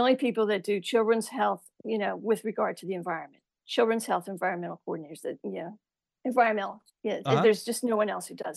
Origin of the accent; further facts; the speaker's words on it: New Jersey, United States; Yeah, I'm a Jersey girl.